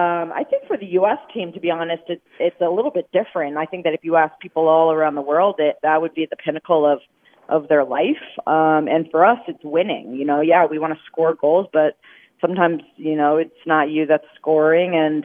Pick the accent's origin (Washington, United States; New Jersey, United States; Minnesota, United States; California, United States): New Jersey, United States; And, you know, I grew up in New Jersey, so I'd go to Rutgers University women's soccer games and Princeton University soccer games.